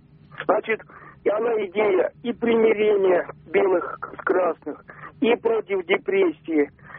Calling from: Samara, Samara Oblast, Russia; из Самары.

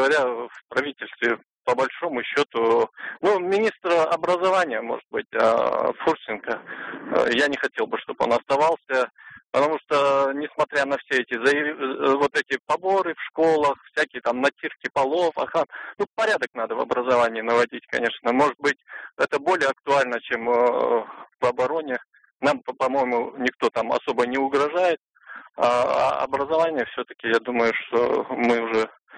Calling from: Rostov-on-Don, Rostov Oblast, Russia; я звоню из Ростова.

